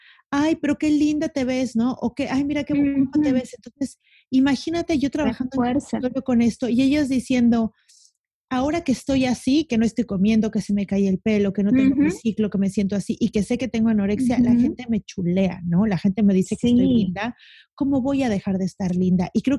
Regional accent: Mexico City, Mexico; now in Cancún, Mexico; yo me cambié de la ciudad que siempre vivía a Cancún. Yo soy de la Ciudad de México, me cambié a Cancún

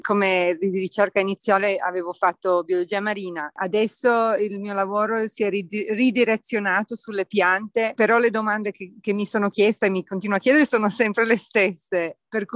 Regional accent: Australia; Italian is a second language; come australiana, all'Opera House a Sydney era una cosa che, sai, abbastanza iconica

